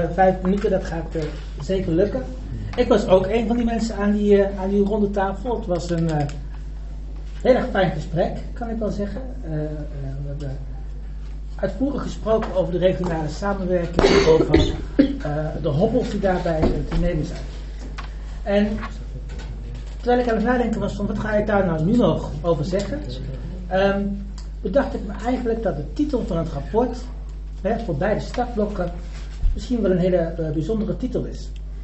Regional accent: Nijmegen, Gelderland, Netherlands; born there; now in Arnhem, Netherlands; om in mijn geboortestad, in mijn geboorteplaats, te gaan luisteren hoe de gemeente Nijmegen nadenkt over die gemeenschappelijke samenwerking.

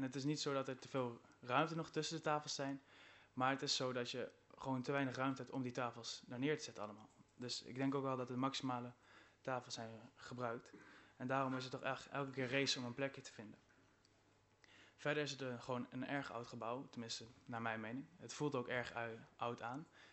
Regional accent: Valburg, Gelderland, Netherlands; En ik kom uit Valburg en leef dus ook in de Overbetuwe, gemeente Overbetuwe.

